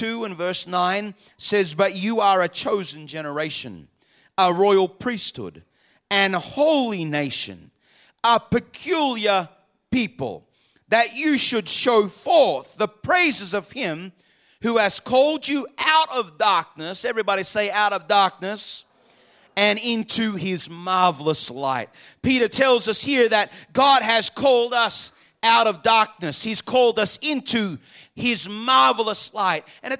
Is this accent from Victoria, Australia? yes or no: yes; Melbourne, Victoria, Australia; born there; I'm from Melbourne, so, well, when I was born there.